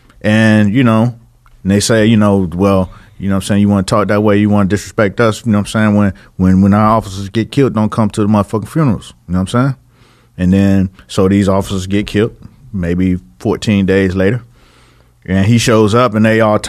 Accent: Miami, Florida, United States; Because I'm from Miami. And we had a strip, 15th Ave.

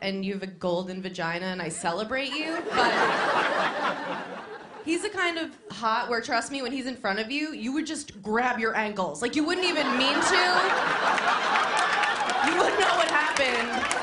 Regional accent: Long Island, New York, United States; I was like, but I'm trash from Long Island.

